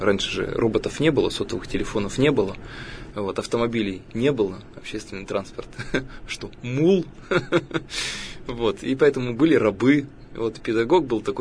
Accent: Russia; born there; я родился в России, в русскоязычной семье

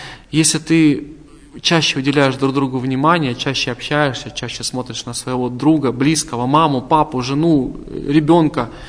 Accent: Krasnodar, Krasnodar Krai, Russia; 29 февраля мы выступим в родном городе в Екатеринодаре с юбилейным большим концертом.

